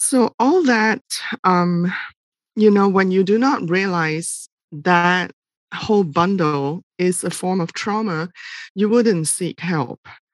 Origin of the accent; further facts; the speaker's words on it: Malaysia; now in United States; I'll start by saying that I'm from Malaysia originally and have been in the United States for more than 20 years. So I've lived more than half my life here.